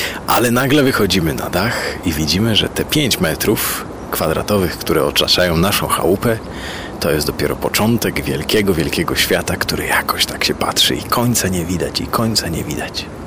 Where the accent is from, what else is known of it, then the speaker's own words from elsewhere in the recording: Chojnice, Pomeranian Voivodeship, Poland; Ja pochodzę z krainy takiej zielonej, z Chojnic. To jest na Pomorzu, w Borach Tucholskich. 5 kilometrów od chałupy zaczyna się Park Narodowy Bory Tucholskie